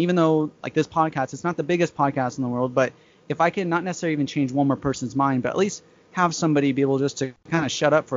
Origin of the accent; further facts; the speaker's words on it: California, United States; You know, I'm from California, you know